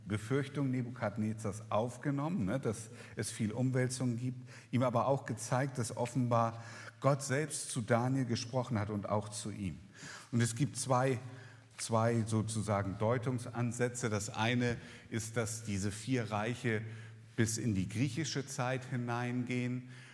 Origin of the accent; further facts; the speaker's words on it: Northern Germany, Germany; Ich meine, bei uns in Norddeutschland nicht ganz so schlimm